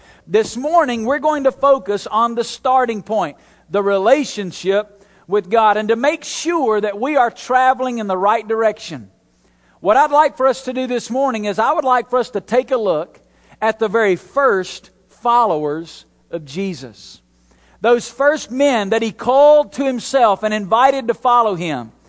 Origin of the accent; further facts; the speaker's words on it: Alabama, United States; In Alabama, I'm from Alabama, there's still some places we don't have street lights yet.